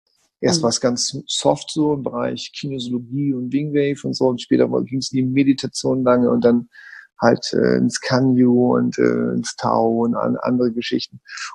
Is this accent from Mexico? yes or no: no; Hamburg, Germany; ich bin evangelisch, weil es halt so von früher war in Hamburg, ne? Ich bin ein Hamburger Junge.